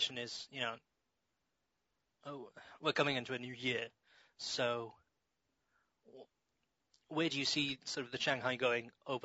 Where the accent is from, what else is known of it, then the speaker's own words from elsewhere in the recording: United Kingdom; Well, I'm British.